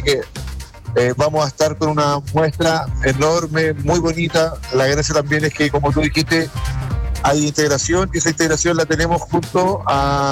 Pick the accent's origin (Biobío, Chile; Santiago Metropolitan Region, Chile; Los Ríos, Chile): Santiago Metropolitan Region, Chile; Las Condes; junto a nosotros que somos de Chile, somos de la comuna de Las Condes.